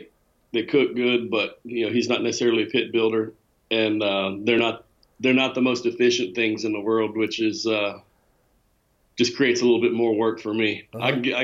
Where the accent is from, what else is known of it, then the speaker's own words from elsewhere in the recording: Dallas, Texas, United States; also born or lived in Colorado; Yeah, born and raised in Dallas. Okay. I'm jetted off to Colorado for about a year, but came back and yeah, I've been here my whole life.